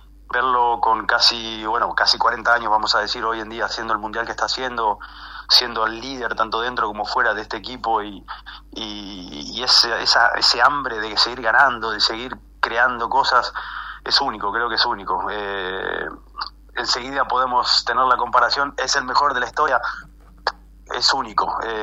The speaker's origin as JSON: {"language": "Spanish", "country": "Argentina", "said": "como todo argentino hacemos el esfuerzo y tratamos de verlo"}